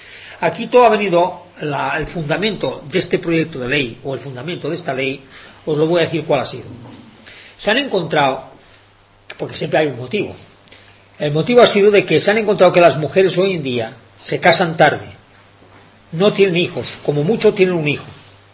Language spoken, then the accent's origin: Spanish; Spain; como buen español que soy